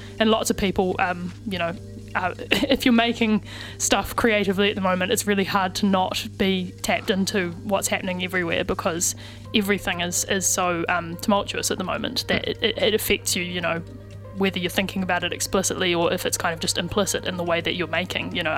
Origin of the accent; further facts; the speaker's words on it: Christchurch, Canterbury, New Zealand; There's a few people from Christchurch involved because that's my hometown is.